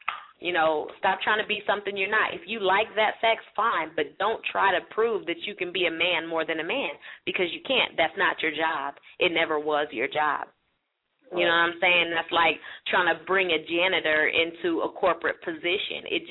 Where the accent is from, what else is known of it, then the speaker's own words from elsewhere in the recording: San Francisco, California, United States; Like I said, I'm from San Francisco